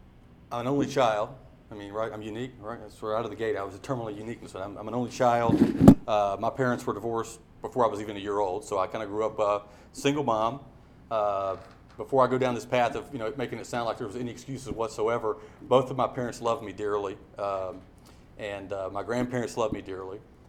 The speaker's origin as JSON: {"language": "English", "town": "Marietta", "country": "United States", "tie": "born or raised there", "said": "I was born in Marietta. I'm a native, you know."}